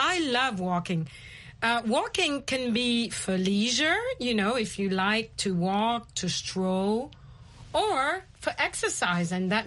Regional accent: Kenya; I grew up with a lot of bicycles where I grew up in Kenya.

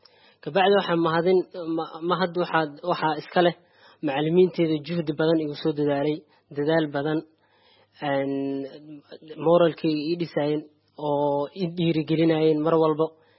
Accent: Mogadishu, Banaadir, Somalia; waxaan ka imaaday Muqdisho, Soomaaliya ka imaaday.

